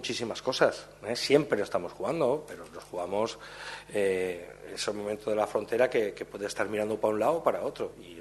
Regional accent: Valencian Community, Spain; Pero como valenciano que soy, somos cabezotas, ¿eh?

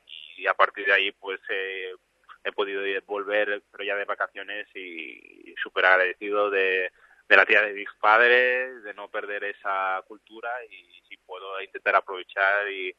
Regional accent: Granollers, Catalonia, Spain; de mi pueblo de Granollers que saltamos a la ciudad a celebrarlo

